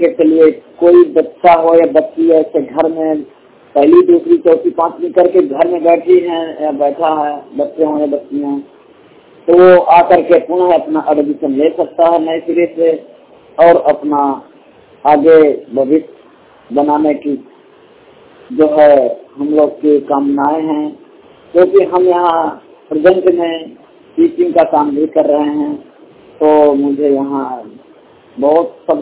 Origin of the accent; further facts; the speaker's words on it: Banda, Uttar Pradesh, India; मैं बांदा उत्तर प्रदेश का मूल निवासी हूँ।